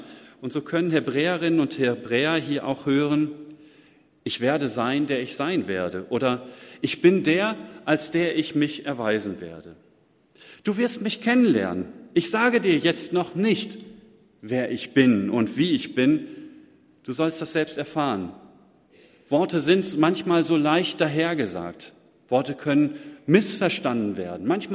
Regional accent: Essen, North Rhine-Westphalia, Germany; moved away as an adult; also born or lived in Hamburg / Aachen / Wuppertal; now in Oldenburg, Germany; 19 Jahre bin ich aufgewachsen in Essen. Dann habe ich eine Zeit in einem Städtchen im Schwabenländle gewohnt, dann in Hamburg, in der Nähe von Berlin, in Aachen, in Wuppertal, wieder ein paar Jahre in Essen und jetzt die letzten 9 Jahre hier

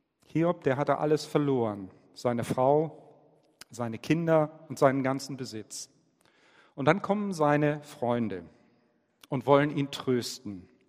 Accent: Hamburg, Germany; Hamburg ist meine Geburtsstadt und ich bin mit dem Verein groß geworden.

